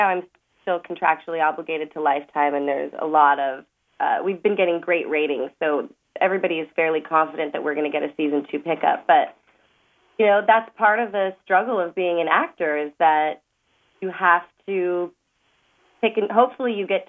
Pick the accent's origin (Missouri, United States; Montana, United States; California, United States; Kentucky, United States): California, United States; Sacramento; You know, growing up in Sacramento, I already had built quite an impressive resume theatrically. And so when I moved to New York, I already had a lot of contact.